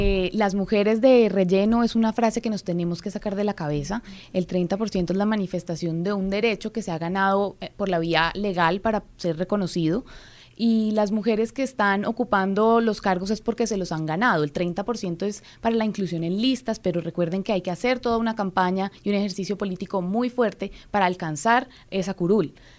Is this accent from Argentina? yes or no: no; Santander, Colombia; las mujeres del Movimiento Social de Mujeres de mi tierra, de Santander